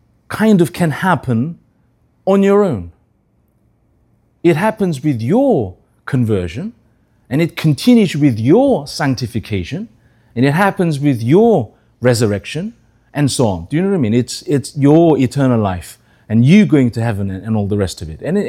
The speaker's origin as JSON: {"language": "English", "region": "England", "country": "United Kingdom", "tie": "born or raised there", "said": "the reason why I speak like this is because I was brought up in England."}